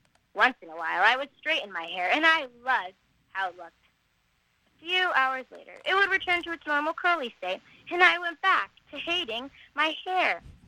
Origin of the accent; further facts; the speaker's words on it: Minnesota, United States; now in California, United States; I was born in Minnesota. Minnesota has beautiful green summers, and snowy white winters. I felt a sense of community there. And even though I've lived in California for 5 years, to this day, I can call Minnesota my home.